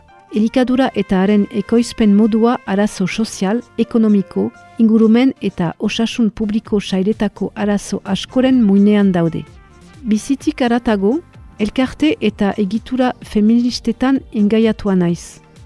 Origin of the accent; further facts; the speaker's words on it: Brittany, France; now in Urrugne, France; Britaniakoa naiz, familia biziki politizatuan eta ingaiatuan sortua. Baionara etorri nintzen